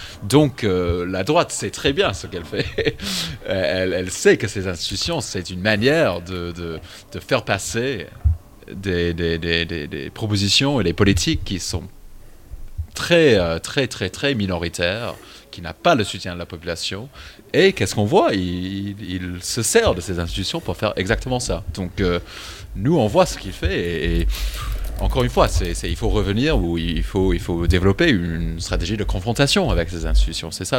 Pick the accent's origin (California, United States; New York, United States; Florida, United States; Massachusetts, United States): Massachusetts, United States; Moi, je viens de Massachusetts, on a une dizaine de représentants à la Chambre.